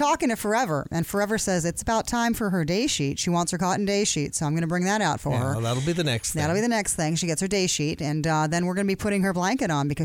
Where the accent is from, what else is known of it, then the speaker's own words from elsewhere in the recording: California, United States; now in Minnesota, United States; because I'm from the West Coast. You and I both, you know, California natives.